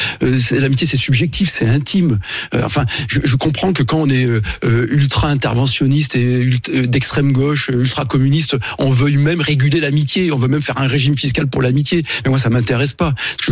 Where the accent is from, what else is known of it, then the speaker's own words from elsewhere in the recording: France; parce que, en tant que Français, c'est ce qui me préoccupe.